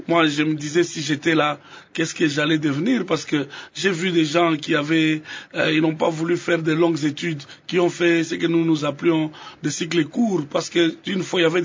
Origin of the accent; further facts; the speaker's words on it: Lubumbashi, Haut-Katanga, DR Congo; moved away as an adult; Toute mon enfance, je l'ai passée à Lubumbashi. J'ai quitté Lubumbashi en 1992, que j'ai quitté Lubumbashi pour Goma. Et Goma, avec l'entrée de l'AFDEL, je me suis retrouvé à Kinshasa.